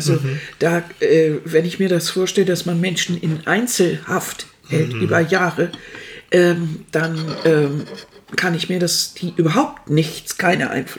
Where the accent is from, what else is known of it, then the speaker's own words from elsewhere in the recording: Germany; Ne, wir als Deutsche, wie so immer so Gruppenbildung zusammen. Wir suchen immer danach, dass wir Teil eines Ganzen sind.